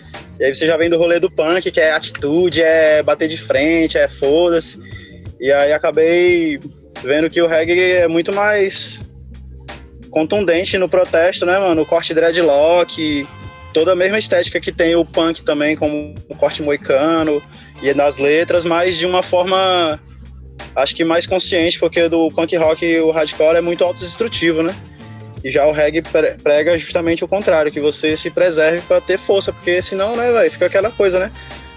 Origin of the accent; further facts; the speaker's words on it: Pará, Brazil; Dando aula, já dei aula em projeto social, lá na minha cidade, numa cidade do interior do Pará também